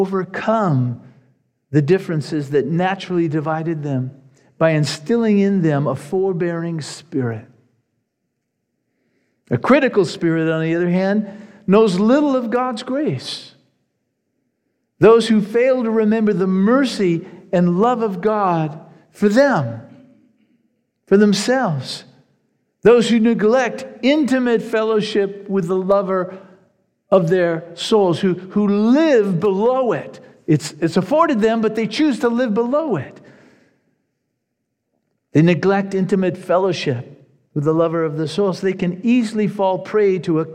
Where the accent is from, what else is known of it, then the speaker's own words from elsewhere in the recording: Pacific Palisades, California, United States; I remember when I was a young man, maybe around 10 years old. I grew up in Pacific Palisades.